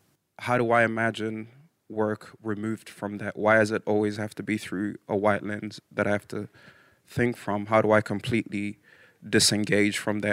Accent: New Zealand; I was raised in Aotearoa, New Zealand, and I now reside here.

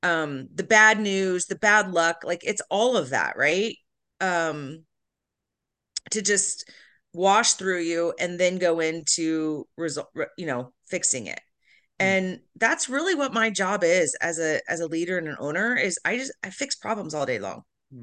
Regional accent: Florida, United States; Yeah, I grew up in Florida.

